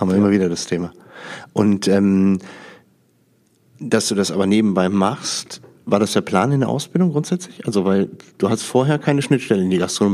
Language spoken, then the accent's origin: German; North Rhine-Westphalia, Germany; ich komme aus dem Rheinland ursprünglich, also rund um Düsseldorf, Niederrhein. Und da ist der Dialekt ein bisschen ähnlich wie im Holländischen